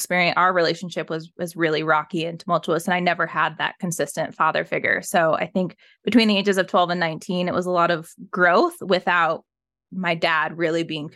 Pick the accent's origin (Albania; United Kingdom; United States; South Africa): United States; Evergreen, Colorado; So I was raised in Evergreen, Colorado, which I'm not sure if you're familiar with how familiar you are with Colorado, but Evergreen's a very safe suburb. It's in between Denver and like the mountains, very safe suburb.